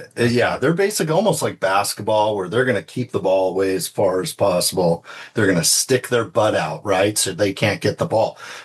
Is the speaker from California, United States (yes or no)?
yes; Thousand Oaks, California, United States; also born or lived in Cerritos / Irvine; Yeah, so I was in, at the time, I came out of Thousand Oaks, Westlake Village area. But before that, it was Cerritos and Irvine.